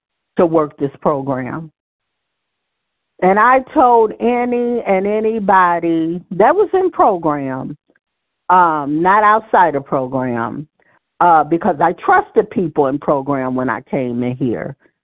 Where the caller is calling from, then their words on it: Michigan, United States; from Michigan.